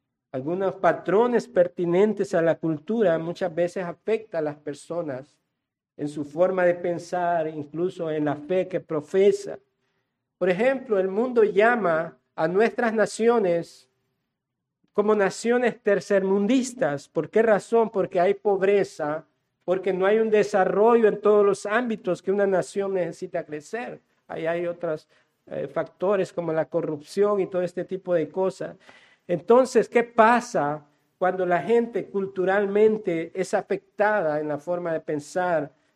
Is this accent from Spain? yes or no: no; Honduras; aquí creo que todos somos hondureños, tenemos una identidad, nos identifica como ciudadanos de un país